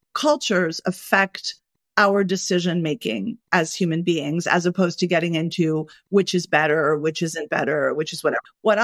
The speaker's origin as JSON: {"language": "English", "region": "New York", "country": "United States", "said": "As a New Yorker, most people in New York, and we can't say America because New York is not America, but in New York, where we joke, we say everyone here is a main character."}